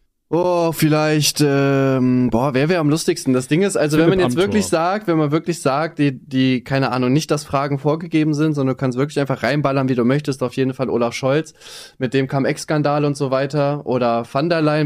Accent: Germany; Ich bin ein typischer Deutscher.

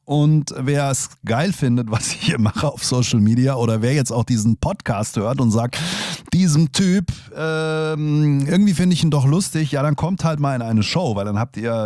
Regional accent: Hesse, Germany; Hessenwoche, da sind wir Hesse all weg, da sind wir all fort, gell

